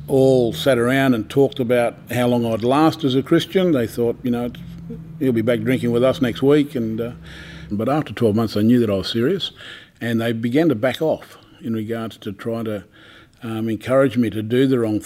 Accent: Gilgandra, New South Wales, Australia; born there; I was born in Gilgandra, and I grew up in a home where my grandparents were what they call native Christian workers. With the Aboriginal Inland Missions

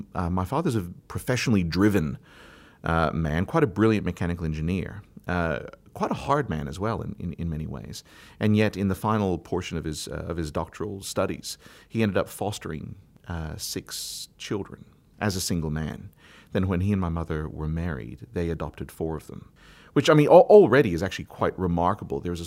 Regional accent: Cincinnati, Ohio, United States; also born or lived in New England / New Orleans / Solomon Islands; Yeah. Well, I was born in Cincinnati, which is really k

